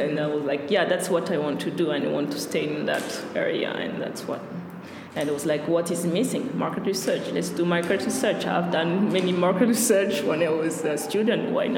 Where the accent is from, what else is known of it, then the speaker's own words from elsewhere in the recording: Belgium; English is a second language; I'm Belgian, but people will ask me, where are you from? If I say I'm from Belgium, but where are you from, really?